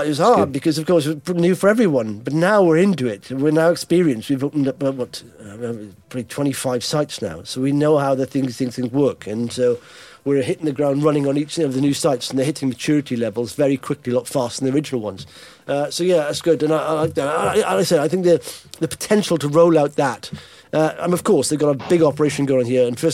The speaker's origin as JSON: {"language": "English", "town": "Blackwood", "region": "Wales", "country": "United Kingdom", "tie": "born or raised there", "said": "no, not one in Blackwood, my hometown."}